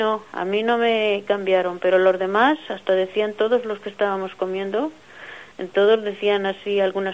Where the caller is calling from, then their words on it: Guadalajara, Jalisco, Mexico; Mire, yo soy de Guadalajara